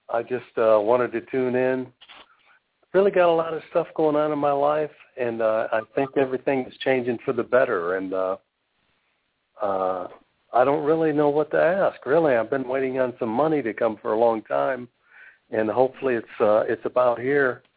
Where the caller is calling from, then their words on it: Austin, Texas, United States; I'm calling you from Austin, Texas.